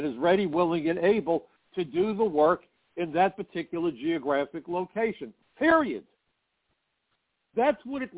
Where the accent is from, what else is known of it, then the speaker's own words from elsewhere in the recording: New York, United States; I lived through 9/11. My neighbors were killed. I'm a New Yorker.